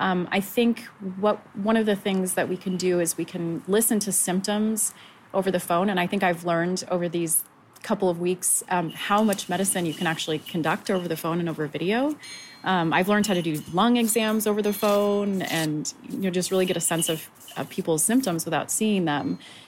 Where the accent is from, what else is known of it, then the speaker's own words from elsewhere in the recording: California, United States; I come from the Bay Area.